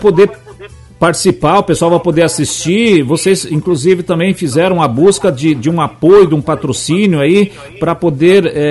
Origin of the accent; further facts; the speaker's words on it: Paraná, Brazil; born there; Eu, que sou nascido no Paraná